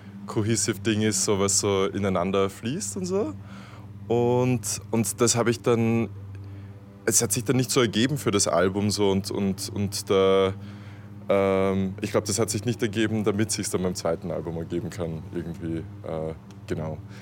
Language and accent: German; Styria, Austria; ich bin ja in der Steiermark aufgewachsen, so in einem sehr kleinen Dorf.